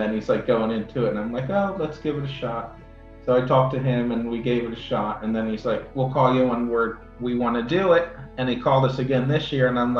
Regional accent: New Castle, Delaware, United States; from Newcastle, Delaware

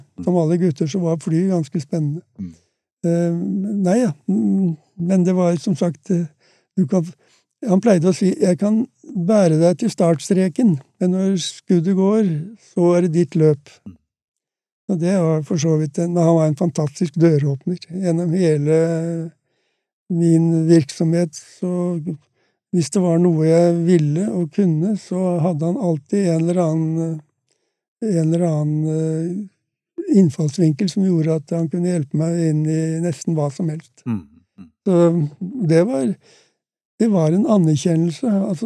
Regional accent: Grimstad, Agder, Norway; Et sørlandsvinter, jeg jo født og oppvokst i Grimstad.

